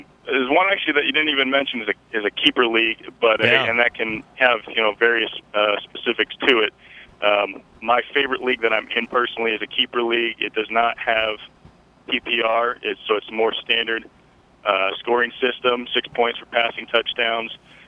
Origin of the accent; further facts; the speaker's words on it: New Jersey, United States; I'm from New Jersey, so my other league mates are all in New Jersey.